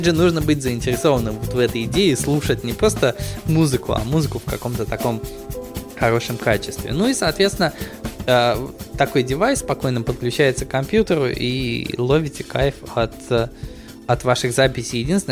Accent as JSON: {"language": "Russian", "region": "England", "country": "United Kingdom", "tie": "born or raised there", "lives_now": "Russia", "said": "меня вырастили на французском вине и вообще на французской культуре, несмотря на то, что я рос в Англии."}